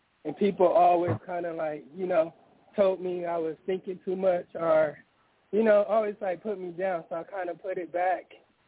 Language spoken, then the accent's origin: English; Los Angeles, California, United States; I'm from Southern California, L.A. I'm 40. I grew up in when they, you know, pushed the drugs and all that.